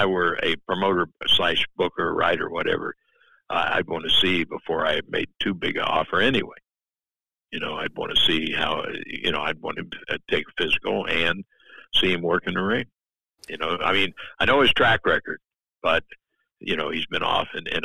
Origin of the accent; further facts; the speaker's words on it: Missouri, United States; So I'm from Missouri, you got to show me.